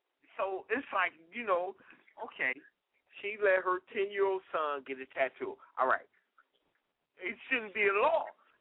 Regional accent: Detroit, Michigan, United States; Come on now, I'm from the north. I'm from Michigan. I'm from Detroit.

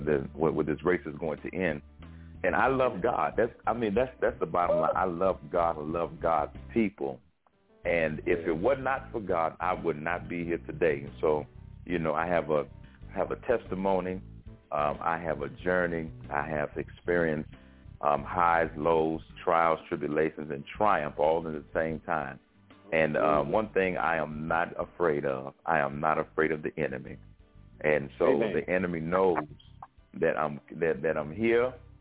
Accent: Chicago, Illinois, United States; As Ron has already said, I'm from Chicago, Illinois. I live in Virginia.

